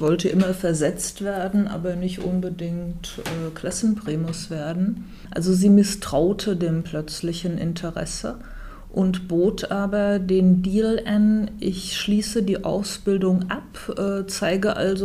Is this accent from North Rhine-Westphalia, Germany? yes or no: no; Alzenau, Bavaria, Germany; born there; Damals war ich fasziniert von den Debatten in meinem Geburtsort Alzenau. Das ist ein recht kleiner Ort